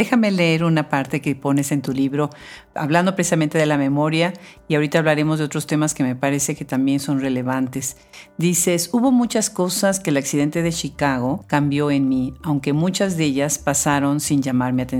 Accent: Mexico; como se dice en México, mi país natal

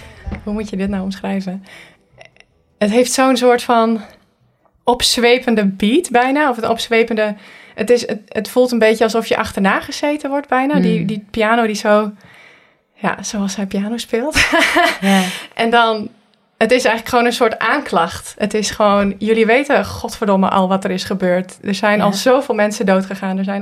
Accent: Netherlands; ik ben Nederlands, ik ben geboren als Nederlander, ik heb daar niks aan gedaan

